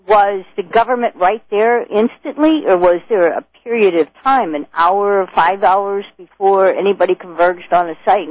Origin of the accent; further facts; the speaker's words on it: Pittsburgh, Pennsylvania, United States; I'm from Pittsburgh, so I know exactly what you're referring to.